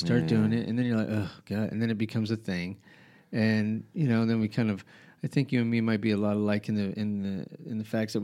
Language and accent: English; Albuquerque, New Mexico, United States; now in Rehoboth, United States; because I came from Albuquerque. I mean, I'm not. I mean, I'm here, but I do not. I missed the.